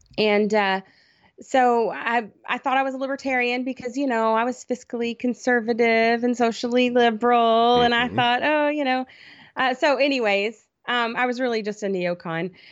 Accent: Chattanooga, Tennessee, United States; I grew up in Chattanooga, Tennessee. I moved away for years and years and lived all over and moved back to Tennessee about 17 years ago almost

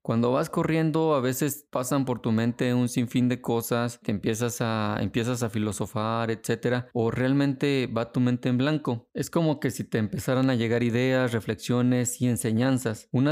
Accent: San Luis Potosí, Mexico; moved away as an adult; now in Monterrey, Mexico; me tuve que mudar de residencia de mi ciudad natal, que es San Luis Potosí, a Monterrey

